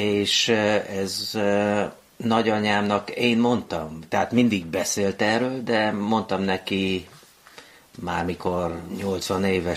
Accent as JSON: {"language": "Hungarian", "town": "Carei", "region": "Satu Mare County", "country": "Romania", "tie": "born or raised there", "said": "Igen, én Nagy Károlyba születtem. Igen, de nem a kastélyban, hanem a kórházban."}